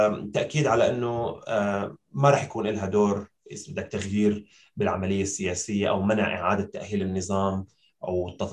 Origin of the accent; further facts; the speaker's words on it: Syria; في خطر علينا كسوريين